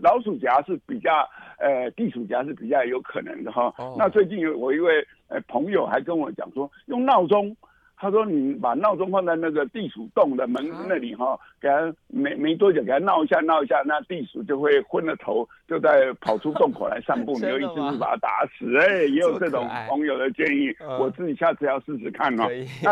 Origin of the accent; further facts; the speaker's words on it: Taiwan; 我在台湾长大之后